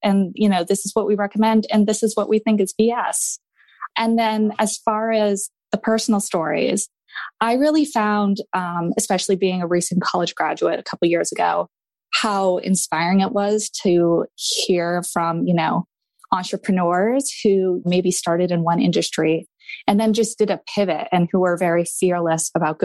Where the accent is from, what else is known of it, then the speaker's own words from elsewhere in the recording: Maine, United States; I am from Maine.